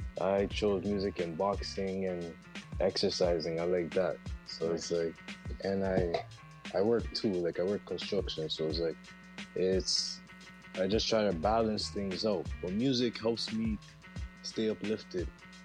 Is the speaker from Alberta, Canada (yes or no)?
no; Toronto, Ontario, Canada; I'm coming in from Toronto, Jane and Finch.